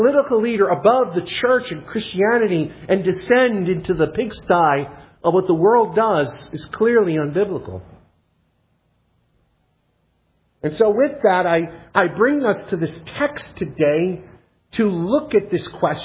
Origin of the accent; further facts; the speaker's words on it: United States; I'm journeying through. I'm there for a temporary season, but I am not Belarusian. I'm American.